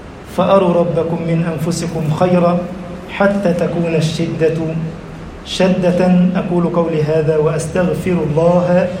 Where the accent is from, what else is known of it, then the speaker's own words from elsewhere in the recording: Egypt; اجعل بلدنا مصر أمناً أماناً